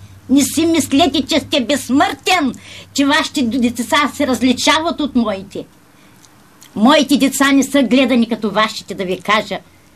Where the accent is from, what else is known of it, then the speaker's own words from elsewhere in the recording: Silistra, Silistra Province, Bulgaria; Ами ако съм от Силистър, то Сливен не е много близко. Пътувах 5 часа от сутринта.